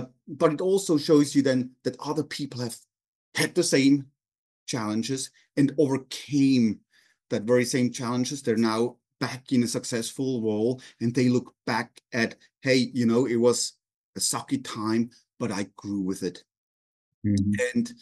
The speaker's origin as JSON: {"language": "English", "country": "Switzerland", "said": "particularly since I came from Switzerland, right?"}